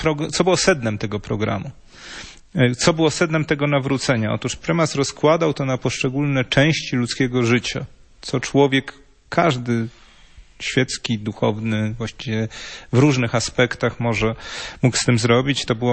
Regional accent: Warsaw, Masovian Voivodeship, Poland; Nie miejmy pretensji do tych krakowskich księży, ja mówię jako warszawiak.

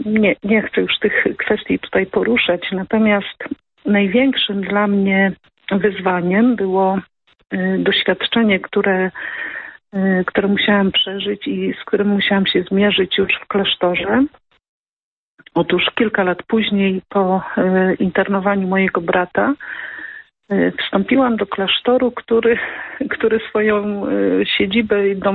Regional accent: Witkowo, Greater Poland Voivodeship, Poland; rodem jestem z Witkowa, z archidiecezji gnieźnieńskiej.

